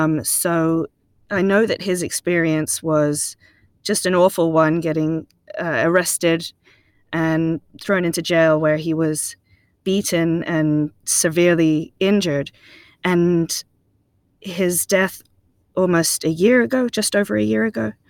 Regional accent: England, United Kingdom; as an English girl who grew up, you know, in the British schooling system, I remember studying in music class, studying reggae music, and we never heard any of that.

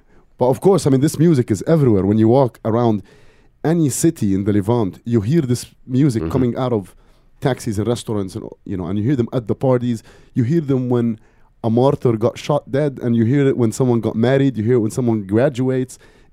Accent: Amman, Amman Governorate, Jordan; English is a second language; We grew up in Amman, you know

